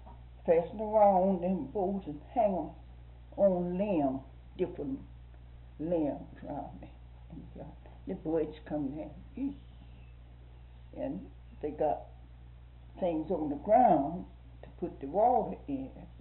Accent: Georgia, United States; now in Florida, United States; I come from Georgia.

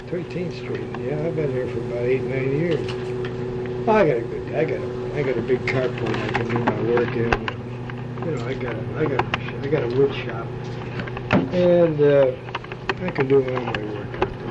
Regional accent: Chicago, Illinois, United States; now in Florida, United States; Oh, I was born in Chicago.

